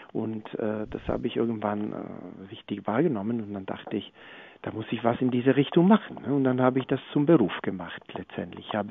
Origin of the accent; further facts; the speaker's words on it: Florence, Tuscany, Italy; Meine Heimat, ja.